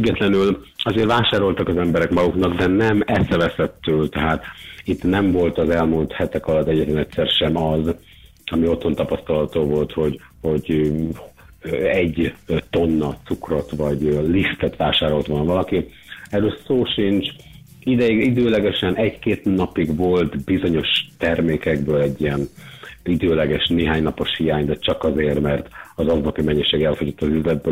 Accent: Cegléd, Pest, Hungary; Én egy kisvárosból származom, Ceglédről egyébként

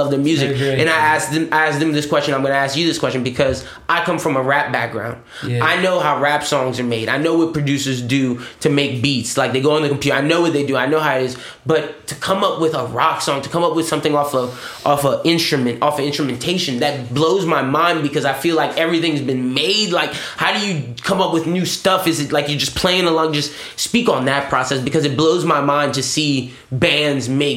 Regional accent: Louisiana, United States; We're from Louisiana. What do you guys prefer, crawfish or boudin?

